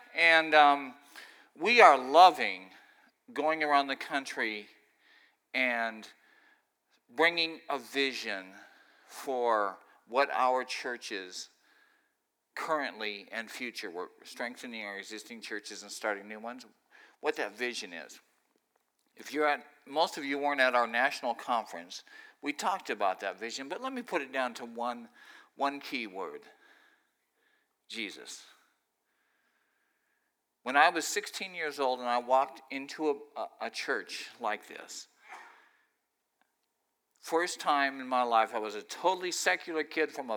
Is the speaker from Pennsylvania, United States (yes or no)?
yes; Philadelphia, Pennsylvania, United States; I'm from Philly, and I preach a lot in Philly and South Jersey